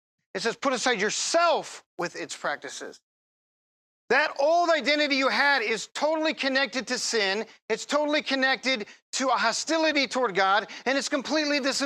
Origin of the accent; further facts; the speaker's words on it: Detroit, Michigan, United States; now in Cleveland, United States; But I'm from Detroit. I grew up in Detroit. Right? And then nothing has ever been able to beat that out of me. I've lived in Cleveland a long time.